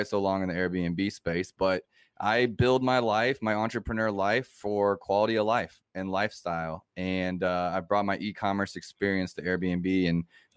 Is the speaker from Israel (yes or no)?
no; Moscow, Russia; also born or lived in Africa / Montreal, Canada; So, like a lot of my listeners know, I grew up traveling abroad. I grew up in Africa, Moscow, born in Montreal. As a kid, was just traveling a lot.